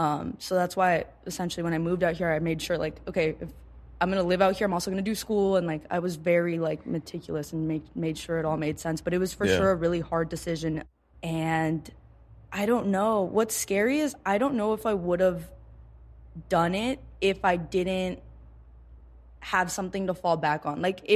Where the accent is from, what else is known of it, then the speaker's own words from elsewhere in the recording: El Paso, Texas, United States; I grew up in El Paso, and literally 15 minutes, it's Mexico and it's Juarez.